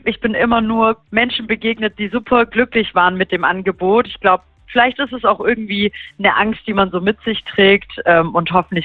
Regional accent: Stuttgart, Baden-Württemberg, Germany; born there; now in Freiburg, Germany; Ja, ich habe einen Migrationshintergrund. Meine Eltern sind in der Türkei geboren. Ich bin aber tatsächlich in Stuttgart geboren und dann quasi als Württembergerin nach Freiburg geflohen.

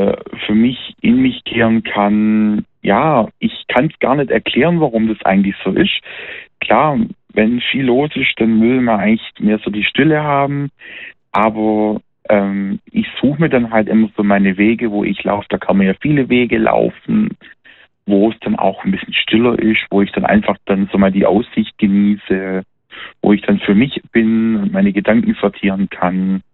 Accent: Heidenheim, Baden-Württemberg, Germany; Ich bin ja in Heidenheim aufgewachsen, ich bin in Heidenheim geboren und ich habe in Heidenheim, ich bin jetzt schon fast über 20 Jahre in Heidenheim. Wir sind 2004 nach Heidenheim gezogen, meine Eltern und ich.

